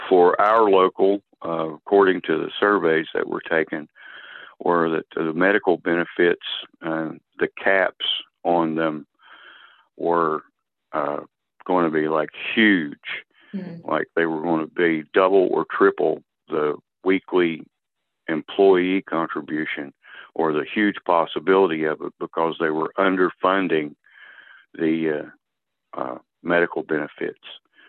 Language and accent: English; Morehead, Kentucky, United States; also born or lived in Danville; now in Charleston, United States; I was born in Eastern Kentucky in Danville, Kentucky, and I was raised in Moorhead, Kentucky. It's a small town in Eastern Kentucky.